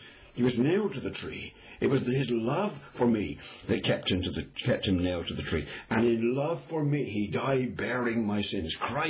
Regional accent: England, United Kingdom; Now, I'm an Englishman. I'm not ashamed of it. I am an Englishman.

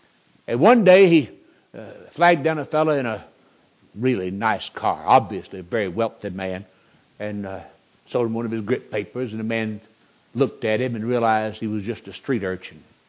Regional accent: the South, United States; And of course you know I am always happy to let folks know I'm a Southerner.

